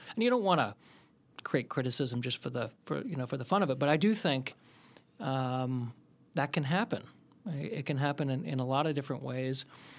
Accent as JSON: {"language": "English", "region": "Ohio", "country": "United States", "tie": "born or raised there", "also_born_or_lived": "Iowa / Boston", "said": "Well, I was born in Iowa and grew up in Ohio. So I'm a Midwestern guy."}